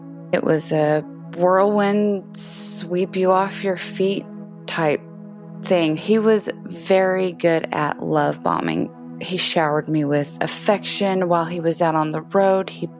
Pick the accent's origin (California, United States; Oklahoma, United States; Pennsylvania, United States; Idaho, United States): Oklahoma, United States; I am 37 from Oklahoma